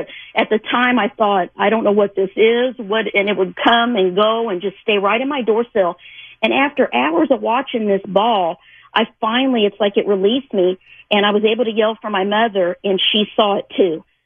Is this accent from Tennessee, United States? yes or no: no; Rolla, Missouri, United States; And I grew up in Rolla, Missouri, you know, that's not too far from St. Louis.